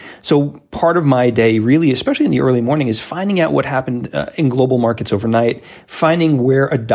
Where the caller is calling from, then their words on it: New Jersey, United States; I am headquartered in the home office here in central New Jersey, a little bit cloudy, but it looks like spring's actually here